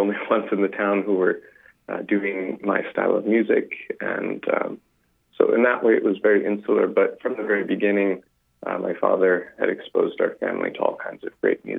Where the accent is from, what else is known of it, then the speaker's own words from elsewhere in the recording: Oneonta, New York, United States; So I grew up in upstate New York in a tiny little town that most people wouldn't know of, but it was called Oneonta.